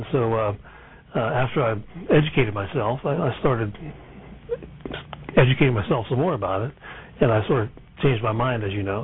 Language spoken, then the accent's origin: English; Pennsylvania, United States; Well, I grew up in Pennsylvania, and I played baseball at Thaddeus Stevens Middle School